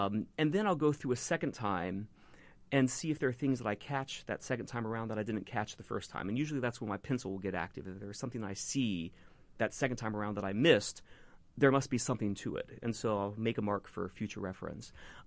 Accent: Cincinnati, Ohio, United States; Cincinnati was my hometown.

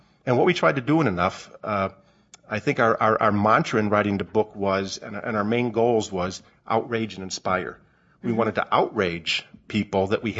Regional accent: Illinois, United States; I don't know if I'm the only Hoosier, the non-Hoosier in the audience, but I'm from Illinois

